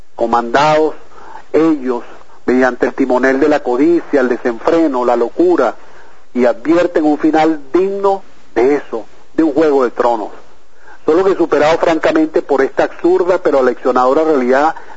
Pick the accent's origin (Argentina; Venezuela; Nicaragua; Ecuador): Venezuela; esa es la misión de vida de nosotros como venezolanos.